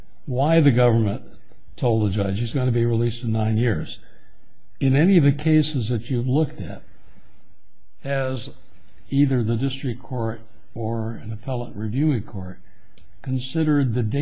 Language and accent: English; Los Angeles, California, United States; I'm from Los Angeles